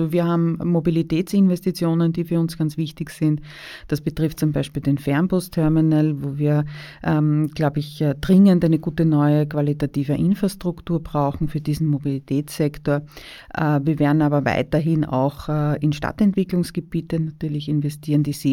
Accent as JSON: {"language": "German", "region": "Vienna", "country": "Austria", "said": "Ich komme ja selber aus Döbling. Ich kann sagen, der Weinbau ist in meinem Bezirk, der gehört einfach zum Alltag dazu."}